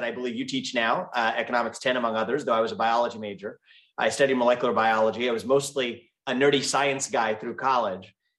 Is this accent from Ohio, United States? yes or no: yes; Ohio, United States; But we were born and raised in Ohio. My parents didn't come from much money, but they did have an education, and that's one of the valuable things they gave us.